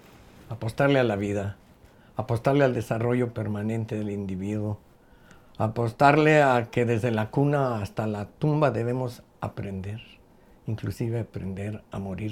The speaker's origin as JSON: {"language": "Spanish", "region": "Jalisco", "country": "Mexico", "said": "soy un orgulloso jalisciense con 78 años de edad"}